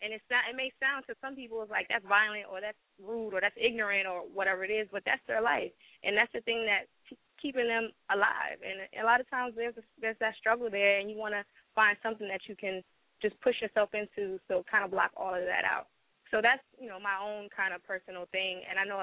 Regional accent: Brooklyn, New York, United States; I'm from all over. but I was born in Brooklyn, New York.

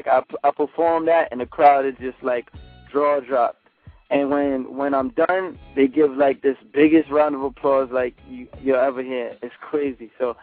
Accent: Bronx, New York, United States; I grew up on White Plains Road. That's like the far north side, northeast side

